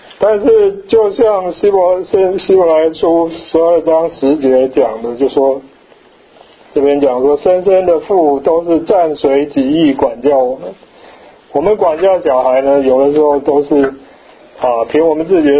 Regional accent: Taiwan; 我不知道中国怎么样，就台湾小学生早上都要检查这个卫生习惯

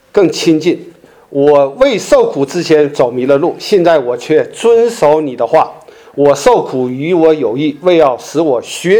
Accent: Shenyang, Liaoning, China; 他是我们沈阳人呐、啊。

